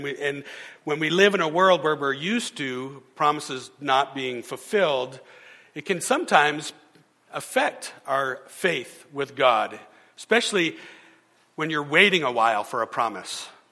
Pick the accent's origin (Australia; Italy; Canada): Canada; We're from Canada.